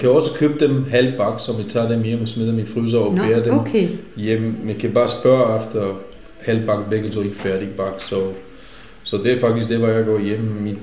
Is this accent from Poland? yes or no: no; Israel; Danish is a second language; jeg kommer fra Israel